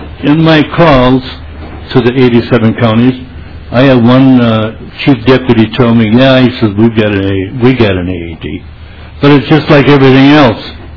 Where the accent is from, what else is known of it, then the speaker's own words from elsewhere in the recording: Little Canada, Minnesota, United States; I am a survivor. I'm from Little Canada.